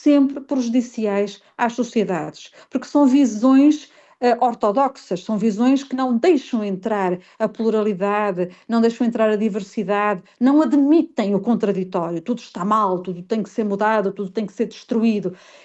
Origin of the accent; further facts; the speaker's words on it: Portugal; nós agradecíamos todos, enquanto portugueses democratas e democráticos